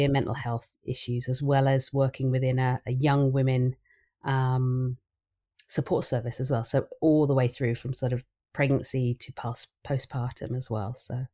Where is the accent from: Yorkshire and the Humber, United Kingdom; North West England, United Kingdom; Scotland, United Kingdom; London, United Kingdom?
London, United Kingdom; also born or lived in Australia; now in Switzerland; I hail from London. I'm a proper Londoner to start with, but then I started my career as a midwife and lactation consultant in London and in England. And then I actually worked and lived in Australia for 10 years